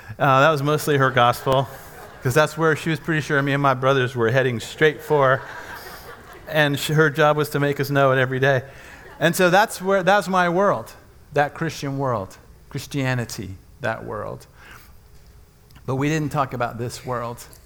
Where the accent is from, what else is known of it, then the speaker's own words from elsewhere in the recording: Washington, District of Columbia, United States; born there; So I was born in Washington, D.C. My mom's from Tennessee